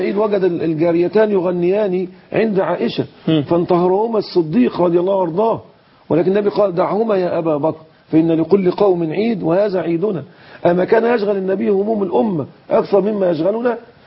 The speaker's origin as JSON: {"language": "Arabic", "country": "Egypt", "said": "كما يقال عندنا في الريف المصري"}